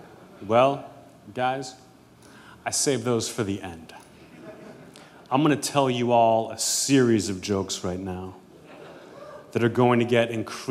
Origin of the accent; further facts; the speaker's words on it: Pittsburgh, Pennsylvania, United States; So I went home to visit. I'm from Pittsburgh originally.